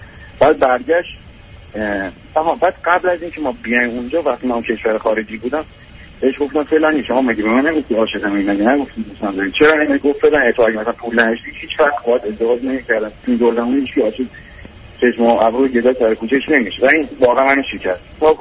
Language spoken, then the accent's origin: Persian; Iran; moved away as an adult; وقتی که من 18 سالم بود از ایران واسه درمان پزشکی اومدم یکی از این کشورهای آسیایی واسه ادامه تحصیل.